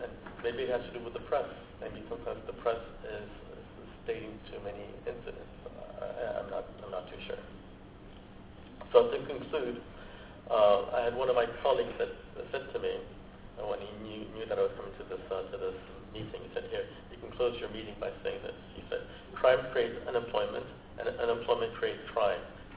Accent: France; English is a second language; For instance, I'm from France

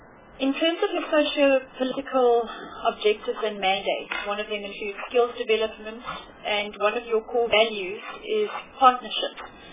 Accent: South Africa; I would, as a South African, be quite happy to pay a little more

